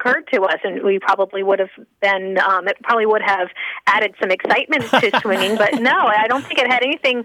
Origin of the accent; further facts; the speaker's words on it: Louisiana, United States; No, I grew up in Louisiana.